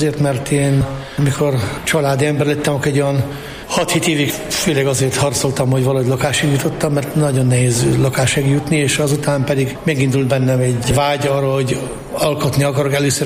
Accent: Csente, Prekmurje, Slovenia; also born or lived in Hármas; De mégis az volt a szerencsém, hogy Csente faluban nőttem fel, 13. évig, akkor pedig hármas faluba költöztem

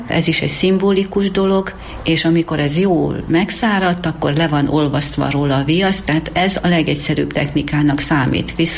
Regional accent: Baranya, Hungary; Nagyon szeretem Pécsváradot, és hát itt a környéken egy kicsi faluba születtem, 10 éves koromig ott éltem.

